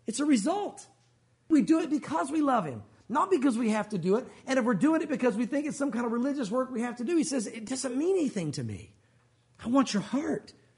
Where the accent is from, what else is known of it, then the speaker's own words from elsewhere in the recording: the South, United States; because we grew up in the South.